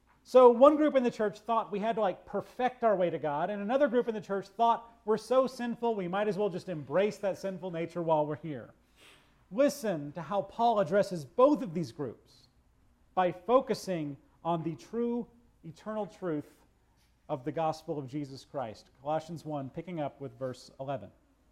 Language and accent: English; Austin, Texas, United States; Well, I grew up on Lake Austin and our house was pretty far outside of the city proper.